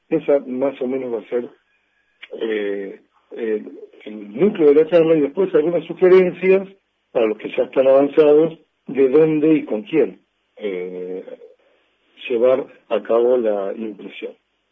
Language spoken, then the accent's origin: Spanish; Bolívar, Buenos Aires Province, Argentina; Yo recuerdo cuando era chico leíamos en Bolívar a dos o tres autores.